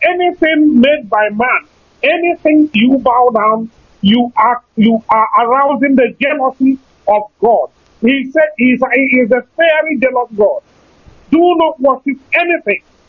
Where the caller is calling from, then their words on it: London, United Kingdom; I'm calling from London here.